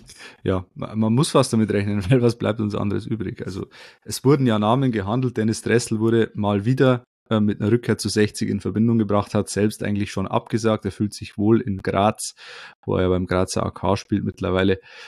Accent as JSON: {"language": "German", "region": "Bavaria", "country": "Germany", "said": "mit dem könnte man sich als Löwe, als Bayer grundsätzlich auch mal wieder identifizieren"}